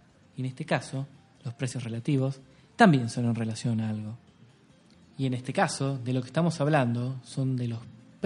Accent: Argentina; soy un argentino

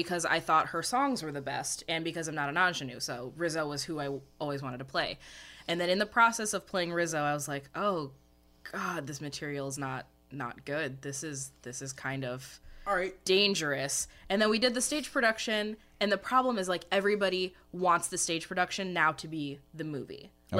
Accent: Chicago, Illinois, United States; Plus, I'm from Chicago, and we have a very large Jewish population in the suburbs.

